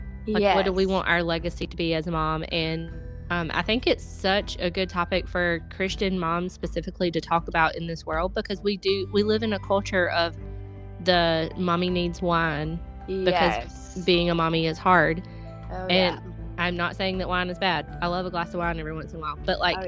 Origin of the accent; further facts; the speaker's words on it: Georgia, United States; If you can't tell, I am from the South. The first question I get when people watch my stories is, are you from Texas? Where are you from? No, I'm actually from Georgia